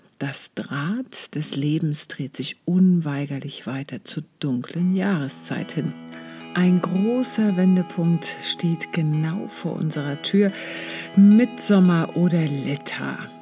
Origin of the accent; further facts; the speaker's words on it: Baltic coast, Germany; now in Wiesbaden, Germany; Ich bin ja in der Ostsee groß geworden und als ich damals nach Wiesbaden gezogen bin, war ich echt schockiert, wie schnell hier die Sonne untergeht, weil für mich, ich bin am Strand sozusagen groß geworden, ja, und am Strand habe ich meine Jugend verbracht